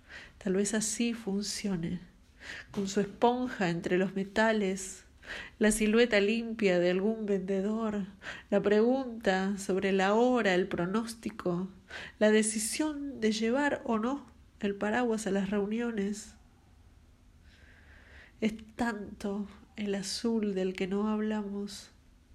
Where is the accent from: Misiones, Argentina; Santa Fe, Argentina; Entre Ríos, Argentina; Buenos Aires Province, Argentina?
Buenos Aires Province, Argentina; San Martín; born there; nací en San Martín, provincia de Buenos Aires, Argentina.